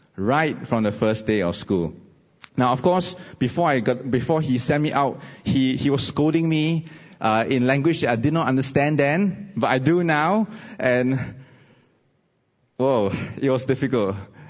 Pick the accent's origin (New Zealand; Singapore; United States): Singapore; Tampines; I come from Tampines. That's where I stay. But I work in Bedok.